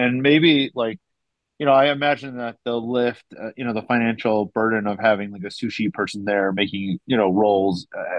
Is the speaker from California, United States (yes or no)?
no; New York City, New York, United States; I grew up in the Bronx, and I drove by this pizza place that my parents always took me to, and it's still there. Like, I'm 40 now.